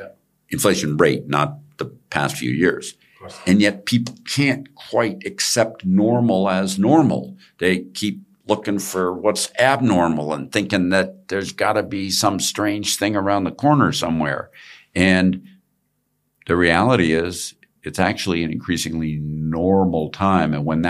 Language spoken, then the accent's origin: English; United States; I'm an American, you're German.